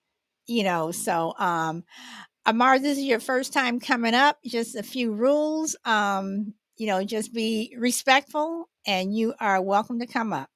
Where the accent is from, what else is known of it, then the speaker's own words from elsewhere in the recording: California, United States; I'm from California.